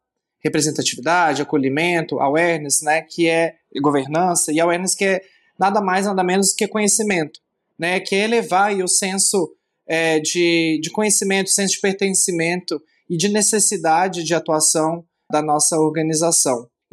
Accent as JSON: {"language": "Portuguese", "town": "Belo Horizonte", "region": "Minas Gerais", "country": "Brazil", "lives_now": "São Paulo, Brazil", "said": "Quando eu cheguei em São Paulo, né, eu sou de Belo Horizonte"}